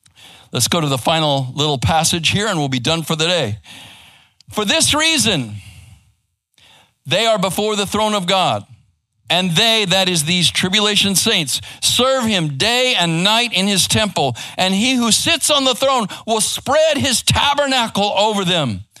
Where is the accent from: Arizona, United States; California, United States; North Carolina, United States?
Arizona, United States; Phoenix; now in Texas, United States; I grew up in Phoenix, Arizona.